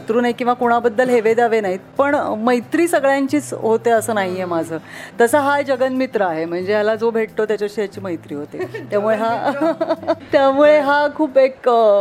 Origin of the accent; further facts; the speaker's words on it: Dombivli, Maharashtra, India; मी डोंबिवलीची आहे